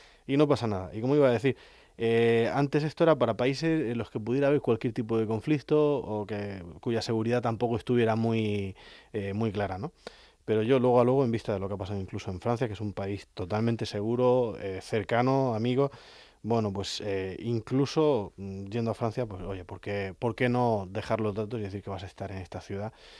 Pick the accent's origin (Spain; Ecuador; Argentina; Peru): Spain; normalmente los españoles caemos simpáticos